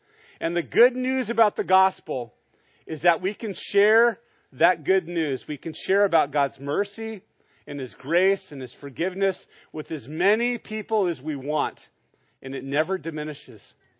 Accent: Santa Barbara, California, United States; I grew up in Santa Barbara, and I used to go to Hollister Street. Hollister Street was in Goleta

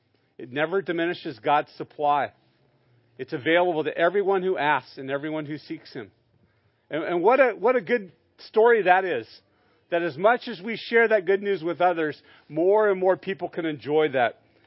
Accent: Santa Barbara, California, United States; I grew up in Santa Barbara, and I used to go to Hollister Street. Hollister Street was in Goleta

